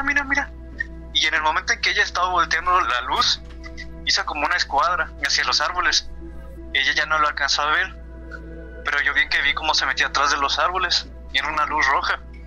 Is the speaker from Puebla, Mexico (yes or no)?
yes; Teziutlán, Puebla, Mexico; yo de esto te estoy hablando de donde yo soy de Puebla, Teciutlán, Puebla. Allá, sí. Teciutlán significa cerro donde graniza.